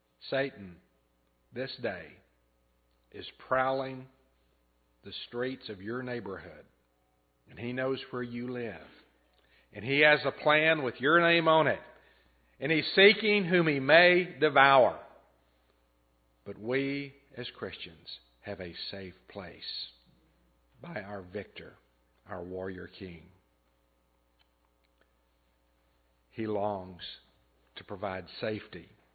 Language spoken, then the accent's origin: English; Texas, United States; I grew up in West Texas, and we had a cellar in the backyard, and it was made of cement.